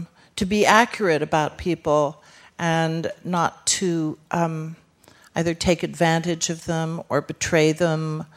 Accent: Ireland; I grew up in the land of stories, I grew up in Ireland. Everything's a story in Ireland, you know.

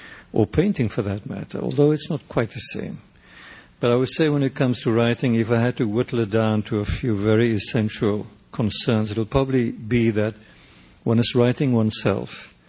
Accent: South Africa; I was born in South Africa, grew up there, and in some way remain linked to it

